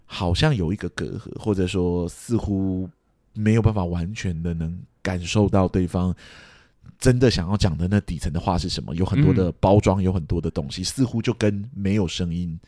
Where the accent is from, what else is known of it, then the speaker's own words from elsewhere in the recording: southern Taiwan, Taiwan; now in Taipei, Taiwan; 因为我们南部是大家庭嘛